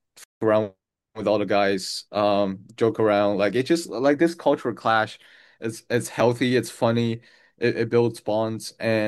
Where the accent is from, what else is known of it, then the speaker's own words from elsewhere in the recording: China; just the fact that I grew up in China, the way, I guess, they talk